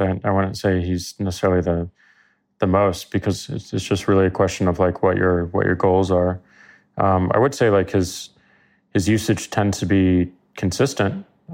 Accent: St. Louis, Missouri, United States; I come from a very conservative state of Missouri, where St. Louis, my hometown, is much more liberal.

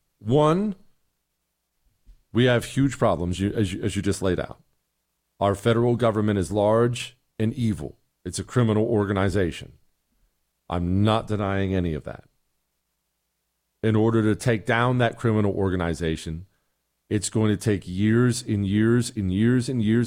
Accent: Montana, United States; I've been to Ennis several times because I grew up in Montana, so I already knew I loved Ennis.

